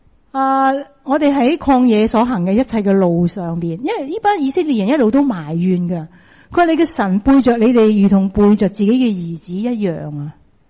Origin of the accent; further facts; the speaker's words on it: China; 我哋中國人